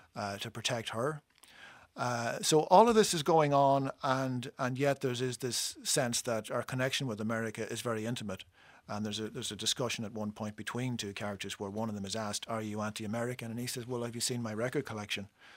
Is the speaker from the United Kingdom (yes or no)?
yes; Northern Ireland, United Kingdom; When we were kids growing up in Fermanagh